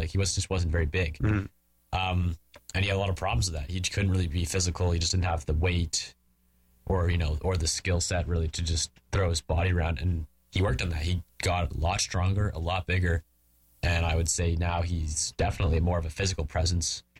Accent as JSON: {"language": "English", "country": "Canada", "said": "So for me as a Canadian player"}